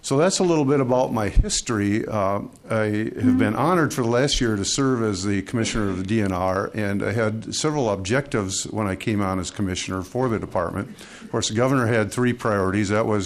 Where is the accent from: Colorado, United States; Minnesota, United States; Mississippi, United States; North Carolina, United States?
Minnesota, United States; Mankato; So for starters, I'm a lifelong Minnesotan. I was born in Mankato. I've lived in Minnesota my whole life.